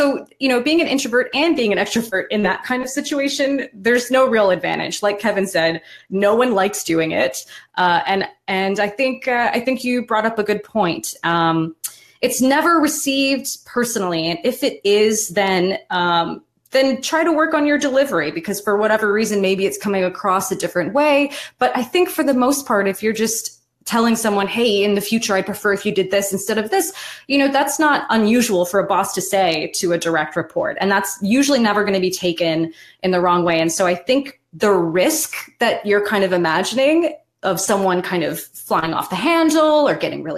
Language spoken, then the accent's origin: English; French Canada, Canada; Well, we're from French Canada, so it's a little different. We're a little, we're a little rough around the edges, okay?